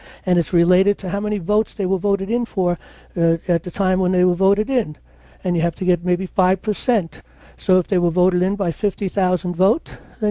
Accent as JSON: {"language": "English", "town": "New York City", "region": "New York", "country": "United States", "tie": "born or raised there", "said": "And I grew up in New York City, you know? There was always something going on."}